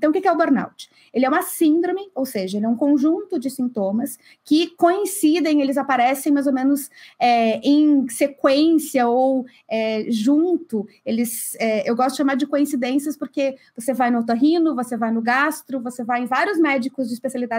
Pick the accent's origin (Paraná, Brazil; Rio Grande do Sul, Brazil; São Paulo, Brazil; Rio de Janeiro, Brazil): Rio Grande do Sul, Brazil; Porto Alegre; moved away as an adult; now in Netherlands; Eu sou natural de Porto Alegre e hoje eu moro na Holanda.